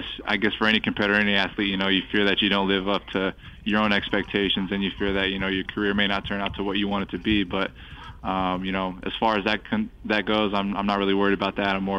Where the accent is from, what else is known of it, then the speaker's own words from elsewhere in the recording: Las Vegas, Nevada, United States; Well, I mean, Las Vegas, I mean, I grew up in Vegas. That's my home, and I love it.